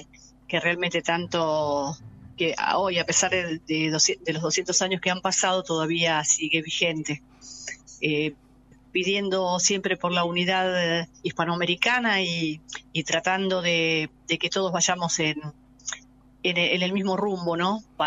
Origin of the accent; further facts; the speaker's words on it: San Nicolás, Buenos Aires Province, Argentina; soy de San Nicolás, soy una periodista de San Nicolás.